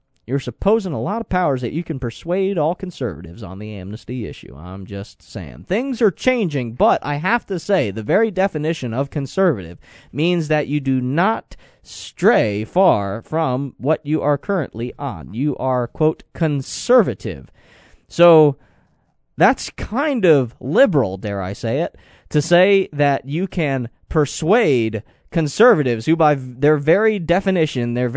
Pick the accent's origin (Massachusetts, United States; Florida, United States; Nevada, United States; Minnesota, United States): Florida, United States; I hail from Florida.